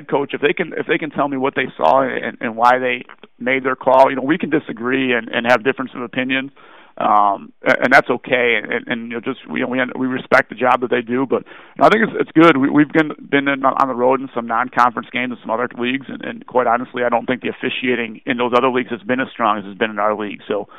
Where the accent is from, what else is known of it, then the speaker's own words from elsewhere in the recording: Chicago, Illinois, United States; I grew up Irish Catholic in the Chicagoland area, so I was and am a diehard Notre Dame fan.